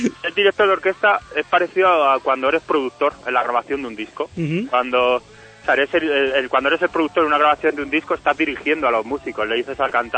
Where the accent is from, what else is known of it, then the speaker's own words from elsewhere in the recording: Fuenlabrada, Community of Madrid, Spain; Claro, pues somos de Fuenlabrada, y en Fuenlabrada han surgido muchísimos músicos del rock